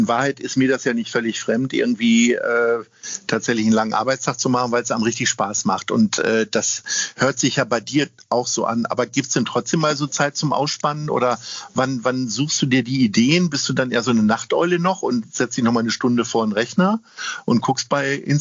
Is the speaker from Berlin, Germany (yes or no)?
no; Lower Saxony, Germany; Ich komme ja nur aus Niedersachsen und komme nicht so weit rum, bin ja hier in Hamburg leben geblieben.